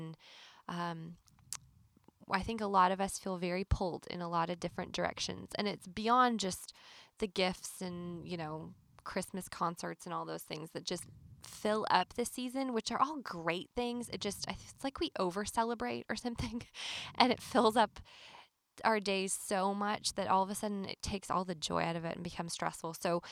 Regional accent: Canada; now in Nashville, United States; I mean, I'm Canadian

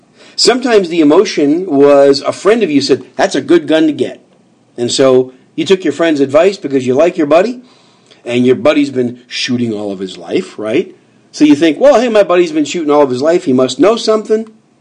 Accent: Wisconsin, United States; I grew up in Wisconsin. I grew up 13 miles from Lambeau Field.

